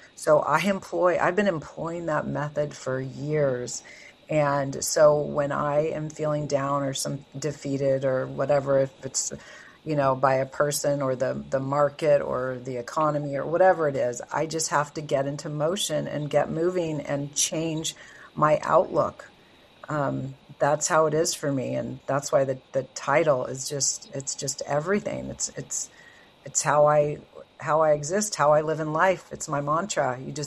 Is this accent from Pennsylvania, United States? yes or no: no; Piedmont, California, United States; grew up in Piedmont, California. It's a teeny town near Oakland and Berkeley.